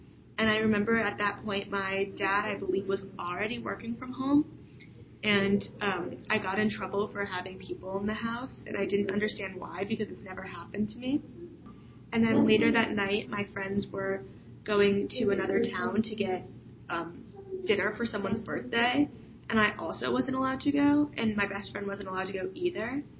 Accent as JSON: {"language": "English", "region": "New Jersey", "country": "United States", "said": "I'm from Bergen County, New Jersey, which is about, 15 minutes from New York City."}